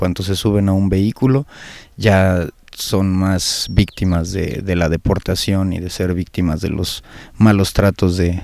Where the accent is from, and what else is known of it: Mexico